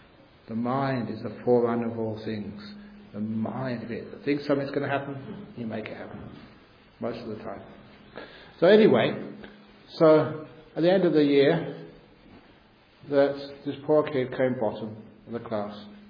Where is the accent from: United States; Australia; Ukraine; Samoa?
Australia; Perth, Western Australia; The Australian cricket team were playing Australia in Perth, you know, my hometown.